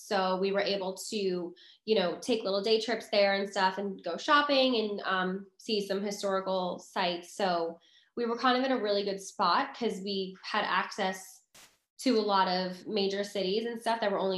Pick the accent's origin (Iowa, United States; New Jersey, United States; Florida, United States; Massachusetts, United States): New Jersey, United States; I mean, you know, I grew up in Jersey. I grew up on the beach.